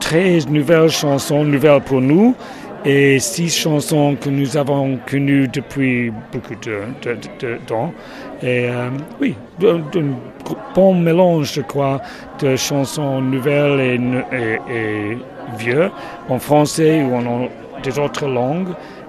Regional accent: London, United Kingdom; French is a second language; de Londres

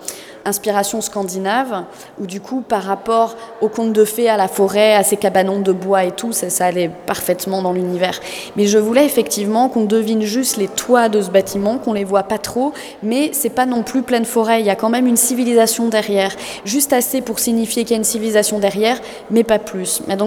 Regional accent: Brittany, France; comme je suis bretonne, j'adore, pour moi, les plus belles lumières

